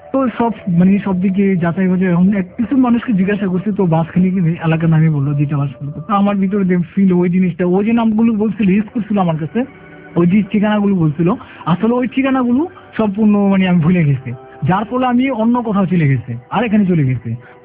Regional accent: Dhaka, Dhaka Division, Bangladesh; আমি চিটাগংয়ের ভাষায় কথাগুলো বুঝতেছিলাম না। তো আমাকে জিজ্ঞাসা করছি তোমার বাড়ি কোথায়, তা বলতেছি যে আমার বাড়ি ঢাকা।

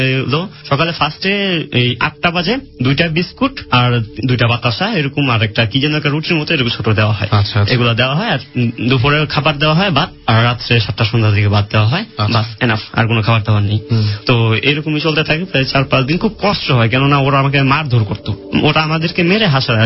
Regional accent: Bangladesh; বাঙালি আমি একজনই ছিলাম ওখানে।

